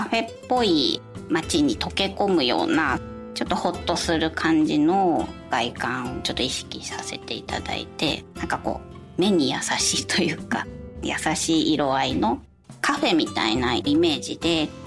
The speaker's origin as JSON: {"language": "Japanese", "town": "Samukawa", "region": "Kanagawa", "country": "Japan", "tie": "born or raised there", "said": "私も生まれも育ちも寒川なので"}